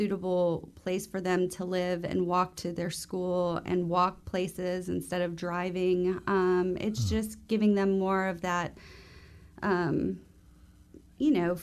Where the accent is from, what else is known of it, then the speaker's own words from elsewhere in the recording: Miami, Florida, United States; Because I'm from South Florida and born in Miami